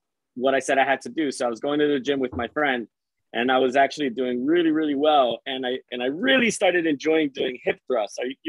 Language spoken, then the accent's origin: English; New Jersey, United States; So we're based out of New Jersey.